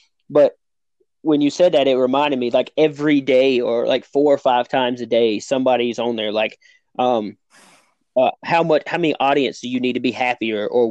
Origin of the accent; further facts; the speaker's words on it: the South, United States; So, I'm from the South, and I have met some of the, if educationally, they were the dumbest people you could meet